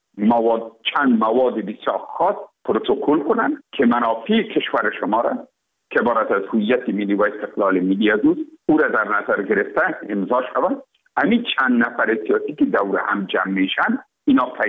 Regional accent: Afghanistan; ما افغان هستیم،

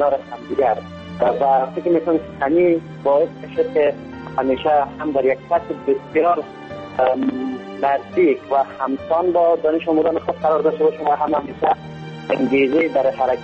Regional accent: Kabul, Afghanistan; born there; من در سال 48 در کابل دنیا آمدم، در منطقه به نام فاضل بیگ نزدیک قرقه.

